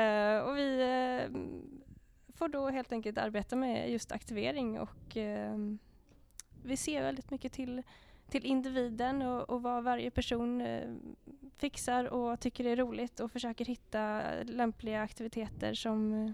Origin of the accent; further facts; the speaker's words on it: Uppsala, Uppsala County, Sweden; now in Gothenburg, Sweden; Jag kommer från Uppsala ursprungligen. Men bor nu i Göteborg.